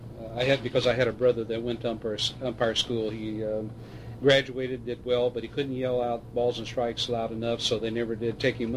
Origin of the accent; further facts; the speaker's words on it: Midwest, United States; I always heard, as a Midwesterner, and I always heard a lot about stickball.